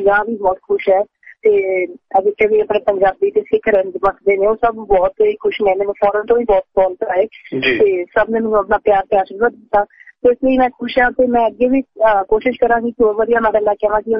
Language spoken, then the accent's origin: Punjabi; Badnian, Punjab, India; ਮੈਂ ਪਿੰਡ ਬਦਨੀਆਂ, ਜ਼ਿਲ੍ਹਾ ਤਰਨ ਤਾਰਨ, ਅੰਮ੍ਰਿਤਸਰ ਦੇ ਕੋਲ ਹੈ ਤਰਨ ਤਾਰਨ, ਤੇ ਖਾਸ ਕਰ ਪੰਜਾਬੀ ਦਾ ਸਭ ਜਾਣਦੇ ਨੇ ਤਰਨ ਤਾਰਨ ਬਾਰੇ ਤੇ ਇੱਕ ਛੋਟਾ ਜਿਹਾ ਪਿੰਡ ਹੈ ਤੇ ਉਹਦੇ ਵਿੱਚੋਂ ਹੀ ਮੈਂ ਨਿਕਲੀ ਹਾਂ।